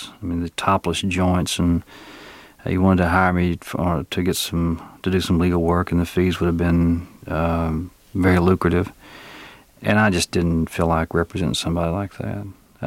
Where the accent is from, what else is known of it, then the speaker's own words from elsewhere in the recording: Crenshaw, Mississippi, United States; also born or lived in Black Oak, Arkansas; I was born in Black Oak, Arkansas, on a farm. We were cotton farmers. And I lived there for the first 6 years of my life. And then we decided to leave the farm because it was a pretty rough life. We moved to Crenshaw, Mississippi